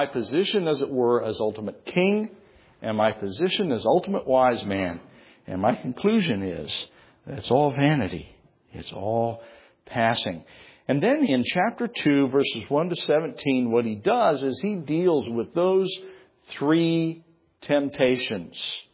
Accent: New Mexico, United States; But I grew up in New Mexico. We don't have a football tradition at all.

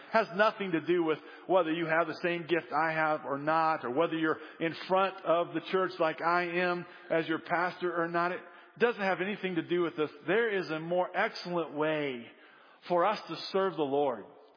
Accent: Illinois, United States; moved away; And I'm not from Chicago. But here's this guy, right, that pretty much hates all things Illinois, which is good since I left Illinois.

